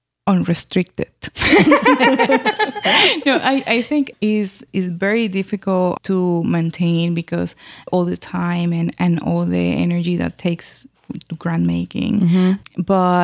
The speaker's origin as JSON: {"language": "English", "region": "North", "country": "Puerto Rico", "said": "I'm from the North. Even in Puerto Rico, that is so little, we have different words"}